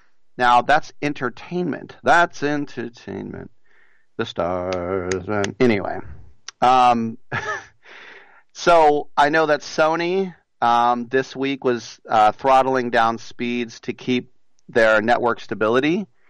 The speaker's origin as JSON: {"language": "English", "country": "United States", "said": "Well, I'm not Italian. I'm an American."}